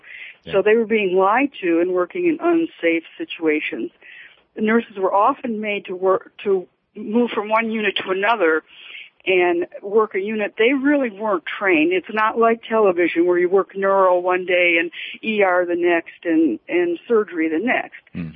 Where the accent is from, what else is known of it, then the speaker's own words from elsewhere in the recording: Michigan, United States; I'm from Michigan, but I worked 20 years in a right to work for less state